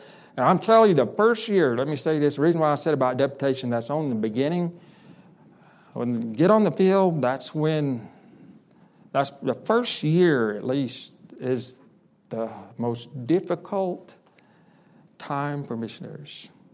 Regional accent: Dumas, Texas, United States; now in Ghana; Well, I'm from Dumas, Texas. My sending church in Fort Worth, and I live in Ghana, West Africa.

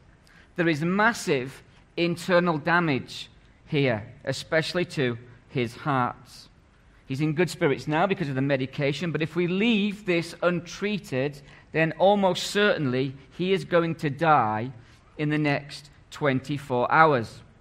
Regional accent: Scotland, United Kingdom; I'm Scottish. We've got to keep the stereotype going, okay?

